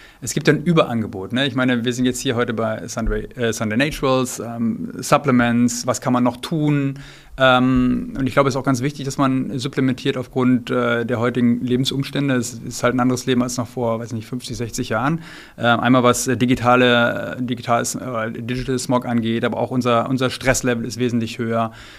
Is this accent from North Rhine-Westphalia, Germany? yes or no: yes; North Rhine-Westphalia, Germany; also born or lived in United States; ich bin Fleischesser, muss ich dazu sagen, ich bin so aufgewachsen in Ostwestfalen und bei uns gab es relativ häufig Fleisch.